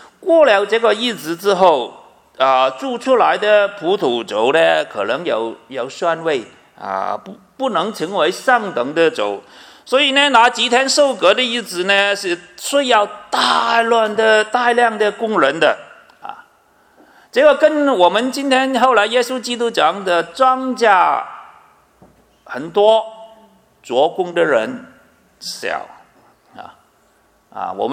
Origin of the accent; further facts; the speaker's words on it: Guangdong, China; accent: Cantonese; 我们广东话就是餐人餐食